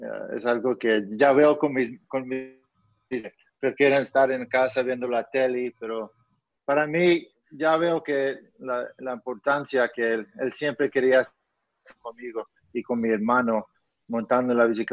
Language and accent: Spanish; New York, United States; mi hermana nació en Colombia, pero yo y mi hermano nacimos en Nueva York y ahí empezamos la vida y no, o sea, yo nací de raza colombiana y hablamos español en casa y mi familia todavía está en Medellín